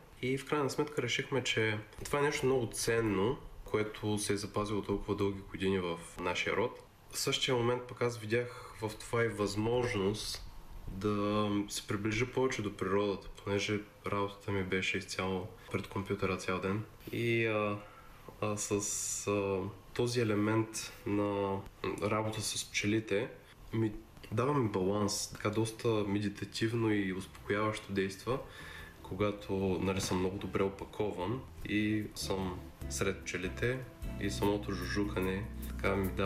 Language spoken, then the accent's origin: Bulgarian; Karlovo, Plovdiv Province, Bulgaria; also born or lived in United States; родом съм от Карлово. След като завърших университет тук в България, емигрирах в щатите и общо взето живеех там 7-8 години някъде, докато със съпругата ми решихме да се върнем